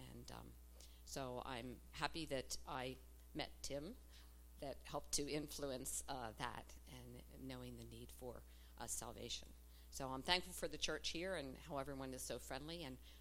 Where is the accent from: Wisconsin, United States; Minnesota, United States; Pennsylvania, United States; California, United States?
Pennsylvania, United States; Yeagertown; I grew up in Yeagertown, Pennsylvania, which is close over to Lewistown, right over the Seven Mountains. And I grew up in a Methodist church